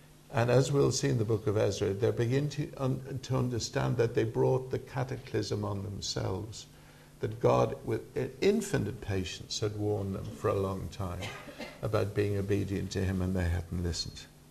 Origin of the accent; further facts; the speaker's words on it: Ireland; now in England; I'm Irish, you know, and I love living in England, and my family are all born here and everything. But I've got to go back and kiss the ground in Ireland once a year. Because it's home.